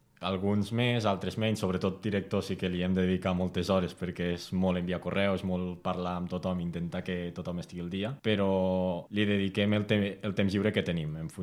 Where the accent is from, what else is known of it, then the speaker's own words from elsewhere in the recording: La Seu d'Urgell, Catalonia, Spain; Jo, per exemple, sóc de la Seu d'Urgell, sóc d'un poble de muntanya